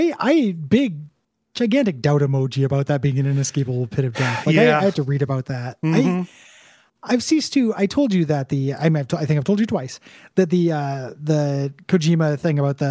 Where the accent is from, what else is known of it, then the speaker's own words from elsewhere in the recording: Illinois, United States; growing up in Illinois, drove through several pig shit lagoon clouds.